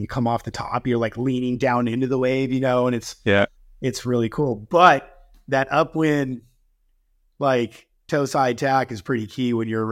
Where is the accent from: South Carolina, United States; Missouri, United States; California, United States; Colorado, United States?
California, United States; San Clemente; a couple of my friends from San Clemente, like where I grew up in California